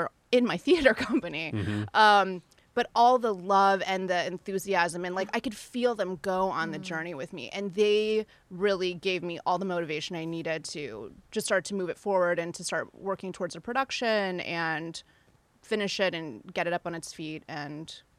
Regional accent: Indonesia; moved away; I grew up in Indonesia.

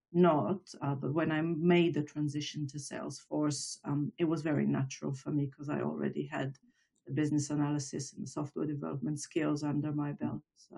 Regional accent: Israel; I'm from Israel originally, so I also served in the Israeli Defense Forces

